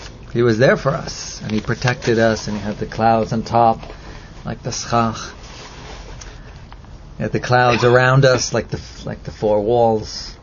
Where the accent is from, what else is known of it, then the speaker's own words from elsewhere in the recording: Northern Ireland, United Kingdom; despite the fact that I'm from Northern Ireland